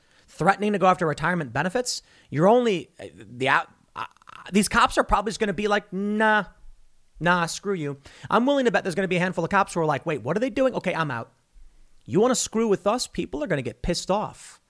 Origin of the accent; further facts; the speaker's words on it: Chicago, Illinois, United States; I'm from Chicago.